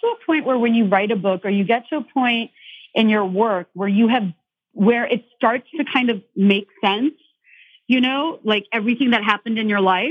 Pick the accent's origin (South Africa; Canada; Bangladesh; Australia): Bangladesh; Dhaka, Dhaka Division; I grew up in Bangladesh, which is Dhaka, Bangladesh, which is right next to, it's a small country right next to India